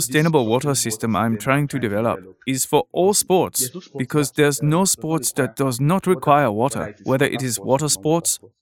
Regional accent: Lagos, Nigeria; I am from Lagos, Nigeria.

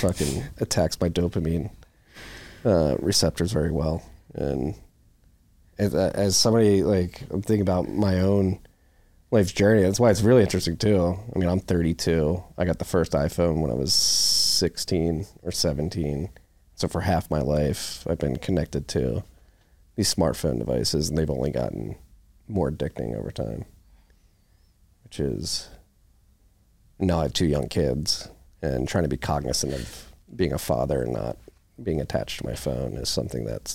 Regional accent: Philadelphia, Pennsylvania, United States; I'm from Philly and went to college in the Midwest and then moved to New York.

